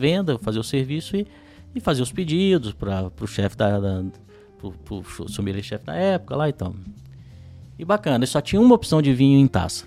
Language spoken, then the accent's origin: Portuguese; Minas Gerais, Brazil; era uma rede de restaurantes lá de Belo Horizonte, que eu sou mineiro.